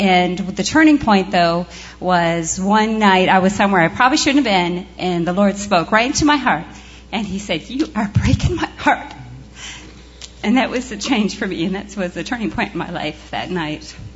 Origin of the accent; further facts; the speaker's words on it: Michigan, United States; moved away as an adult; Okay, so like I came down from Michigan when I was like 18, and so I was on my own. I came with my best friend from high school, Diane. We moved down here, and we lived in Windermere.